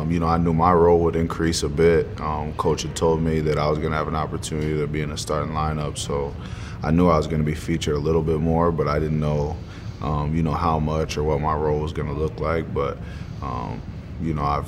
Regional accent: Richmond, Indiana, United States; I mean, growing up in Richmond, Indiana, a small town of like 30,000 people, you gotta fight for your respect

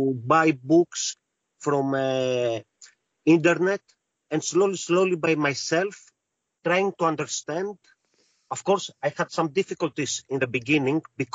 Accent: Greece; English is a second language; Yes, I am born and raised in Greece.

